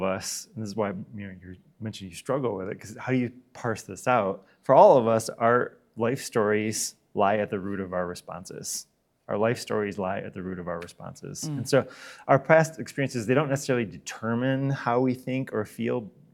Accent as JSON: {"language": "English", "region": "Michigan", "country": "United States", "said": "I'm from West Michigan. I'm Dutch. I grew up in the Christian Reformed."}